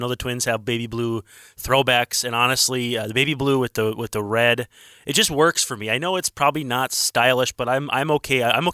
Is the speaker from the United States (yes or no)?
yes; Roseau, Minnesota, United States; I grew up in Roseau, Minnesota. I have to love hockey by definition